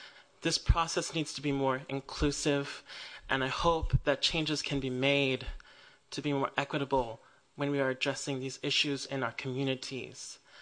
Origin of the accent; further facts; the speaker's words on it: Oakland, California, United States; I am from East Oakland in the Flatlands.